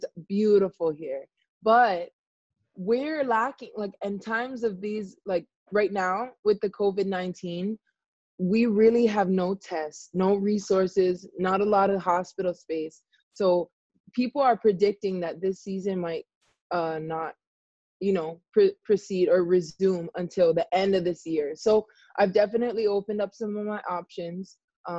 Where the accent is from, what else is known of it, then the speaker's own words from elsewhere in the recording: Hawaii, United States; I'm Hawaiian. I'm native Hawaiian. I'm born and raised Hawaii, like, all the way.